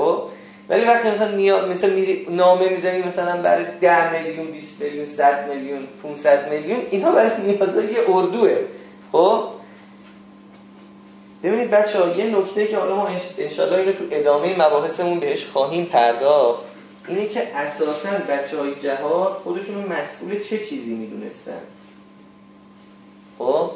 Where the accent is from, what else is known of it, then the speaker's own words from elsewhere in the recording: Kermanshah, Iran; یعنی مثلا استاندار همین استان خود ما که ما مثلا کرمانشاهی هستیم